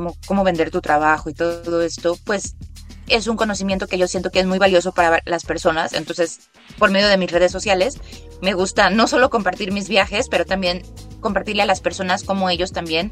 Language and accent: Spanish; Celaya, Guanajuato, Mexico; soy mexicana. Yo crecí en Celaya, Guanajuato. Y desde hace muchos años, yo tengo 35 años